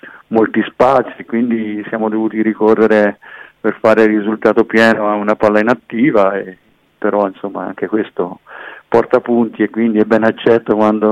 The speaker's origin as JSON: {"language": "Italian", "town": "Pisa", "region": "Tuscany", "country": "Italy", "said": "anche se sono pisano e quindi sono di un potenziale avversario per il salto di categoria"}